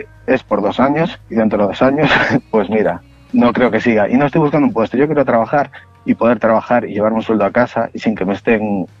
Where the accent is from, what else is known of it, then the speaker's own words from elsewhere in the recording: Vigo, Galicia, Spain; yo realmente soy de Vigo, pero tengo las otras cosas en Rondela.